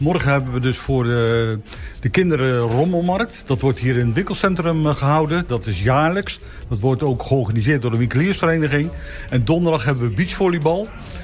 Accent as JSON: {"language": "Dutch", "region": "Groningen", "country": "Netherlands", "tie": "born there", "also_born_or_lived": "Randstad", "said": "Ik ben geboren in Groningen en ik woon nu hier 5 jaar in de Rietland."}